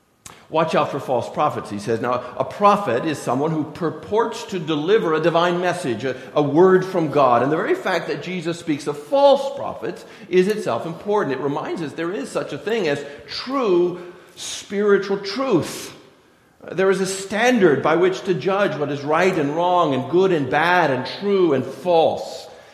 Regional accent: Florida, United States; You know, I grew up in Florida. In Florida, we have citrus trees.

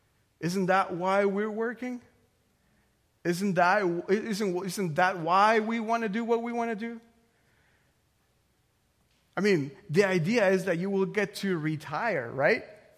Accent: Mexico City, Mexico; I'm from Mexico. I'm from Mexico City. And the exact same thing that happens here happens there.

